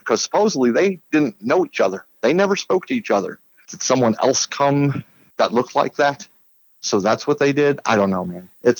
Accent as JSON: {"language": "English", "town": "Alton", "region": "Illinois", "country": "United States", "tie": "born or raised there", "said": "We used to work in Alton, Illinois. That was my hometown."}